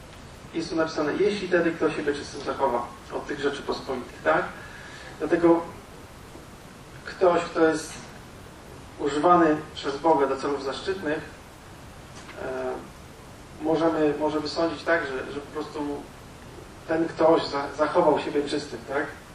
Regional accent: Warsaw, Masovian Voivodeship, Poland; born there; ja się urodziłem w Warszawie, ja to wszystko znam, tak? Ale jakiś czas temu przeprowadziłem się na wieś

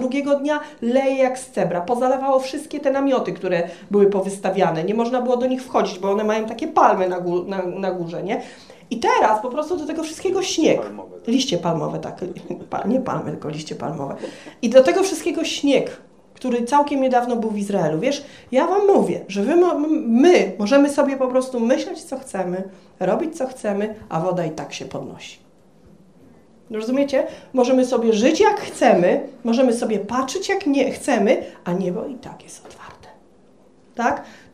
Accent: Silesian Voivodeship, Poland; tak u nas na Śląsku się mówi, nie było gruntu, nie wiem jak tu się mówi, do tej pory się nie nauczyłam

